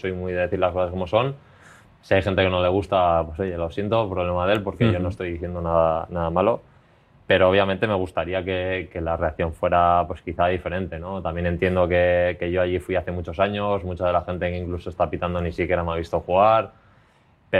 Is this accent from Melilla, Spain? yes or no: no; Pamplona, Navarre, Spain; siendo como soy de Pamplona, siendo de Osasuna desde pequeño